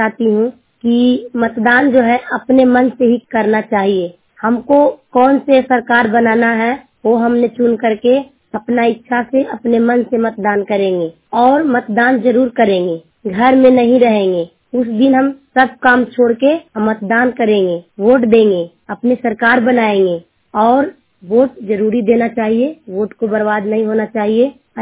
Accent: Cherogaon, Bihar, India; मैं हरनौत ब्लॉक के चेरो गांव के रहने वाली हूँ

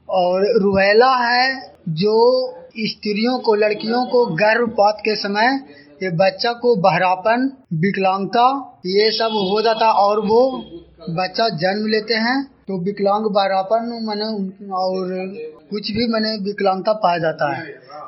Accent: Mohanpur, Bihar, India; मैं नगरनौसा प्रखंड ग्राम मोहनपुर का रहने वाला हूं।

